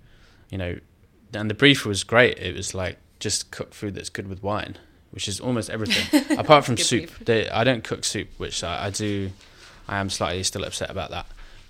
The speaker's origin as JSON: {"language": "English", "town": "Birmingham", "region": "West Midlands", "country": "United Kingdom", "tie": "born or raised there", "said": "growing up in Birmingham, we used to eat a lot of curry"}